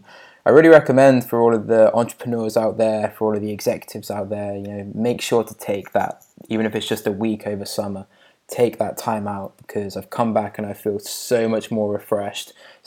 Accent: Oxford, South East England, United Kingdom; And I said, "Yes, I'm English, from Oxford. Do you know it?"

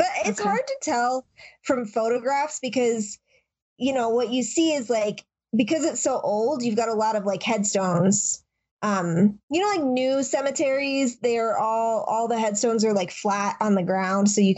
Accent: Denton, Texas, United States; next week I'm going to post an episode about my hometown, Denton, with my friend Andy, who lives in Denton, who I grew up with.

